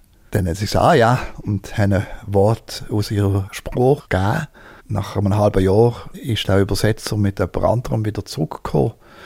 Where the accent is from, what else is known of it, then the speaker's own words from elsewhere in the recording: Switzerland; Das erleben wir auch in der Schweiz auch. Dass unser Dialekt eigentlich das ist, was auch das Emotionale ausdrückt.